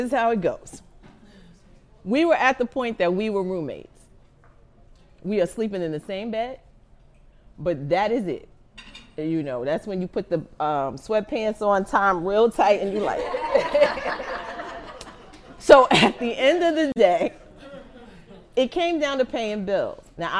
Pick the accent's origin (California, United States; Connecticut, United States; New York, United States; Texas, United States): New York, United States; New York City; I grew up in Harlem, I grew up in Polo Grounds